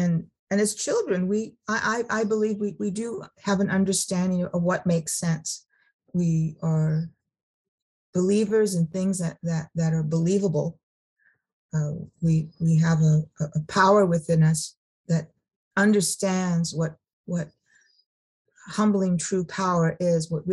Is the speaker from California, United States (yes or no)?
yes; Sacramento, California, United States; English is not my first language. Spanish is not my first language. I have no idea what my first language is. I grew up in Sacramento, not on a reservation.